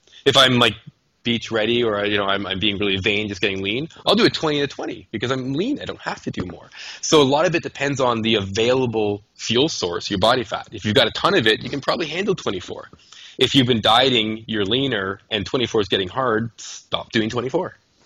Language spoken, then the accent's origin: English; Canada; because I'm a Canadian